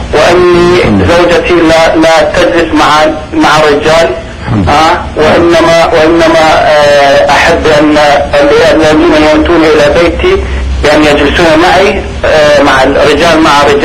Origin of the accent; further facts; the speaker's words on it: Iraq; first language Kurdish; Arabic is a second language; now in Netherlands; يمكن لغتي لغة كرد، أنا كردي عراقي.